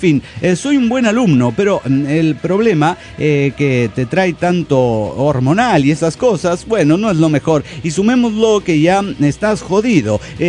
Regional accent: Cochabamba, Bolivia; de Cochabamba, Bolivia.

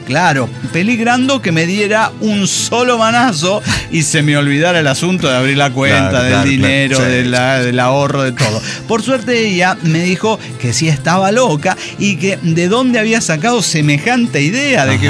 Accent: Costa Rica; es porque soy una niña tica, ¿verdad?

